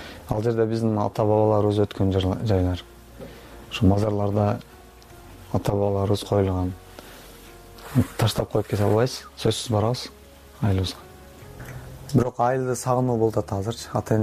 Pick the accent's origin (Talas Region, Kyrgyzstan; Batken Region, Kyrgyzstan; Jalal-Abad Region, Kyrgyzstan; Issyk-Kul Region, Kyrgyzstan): Batken Region, Kyrgyzstan; moved away as an adult; now in Bishkek, Kyrgyzstan; Бул жака биз өз Баткенден октябрда келдик